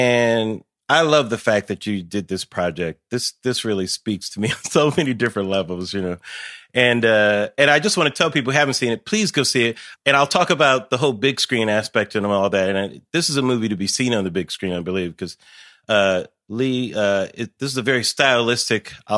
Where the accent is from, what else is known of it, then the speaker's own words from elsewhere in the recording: Pomona, California, United States; I'm from LA. I grew up in Pomona, California. My family's from Chicago, though.